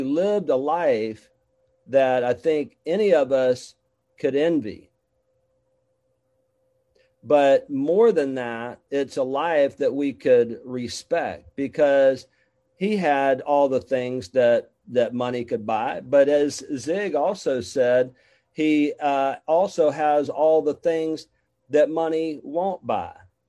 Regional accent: Mobile, Alabama, United States; because I grew up Poe in Mobile, Alabama, on welfare.

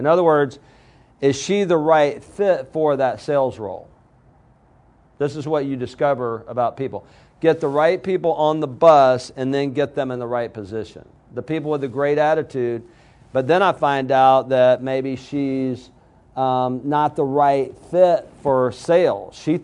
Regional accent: Alabama, United States; I mean, dude, I'm from Alabama, okay? I didn't even go to college.

